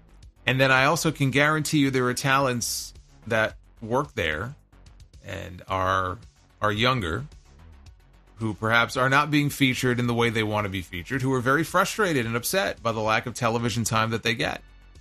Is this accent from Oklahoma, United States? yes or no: no; Kearny, New Jersey, United States; They are currently filming in my hometown of Kearney, New Jersey.